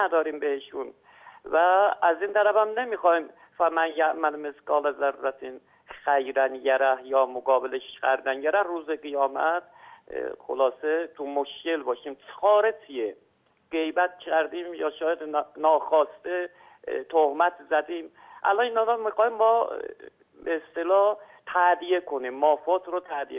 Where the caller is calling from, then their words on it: Ardabil, Ardabil Province, Iran; از اردبیل هستم